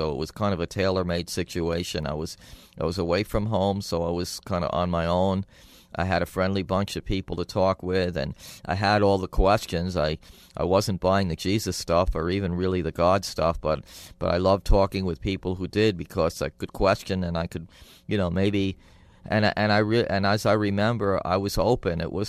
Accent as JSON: {"language": "English", "town": "Middletown", "region": "New York", "country": "United States", "tie": "born or raised there", "said": "We were the first one to actually have the ceremony there in my hometown, Middletown, New York."}